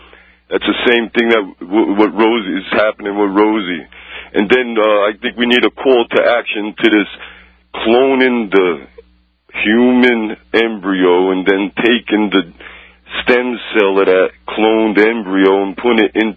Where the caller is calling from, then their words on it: Whitefish, Montana, United States; Whitefish, Montana.